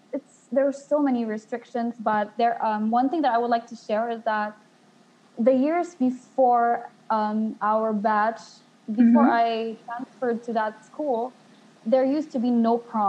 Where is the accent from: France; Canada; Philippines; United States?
Philippines; Cagayan de Oro, Northern Mindanao; English is a second language; I grew up in Cagayan de Oro. That is in I grew up there. We live in a place called Kauswagan, and it is somewhere in between two beaches